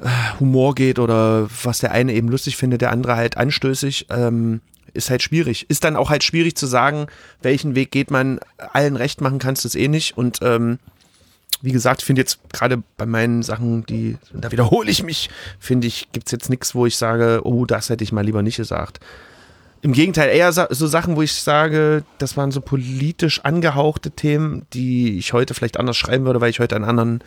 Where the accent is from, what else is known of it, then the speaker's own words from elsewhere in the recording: Grünau, Saxony, Germany; ich bin ja in Grünau auch aufgewachsen.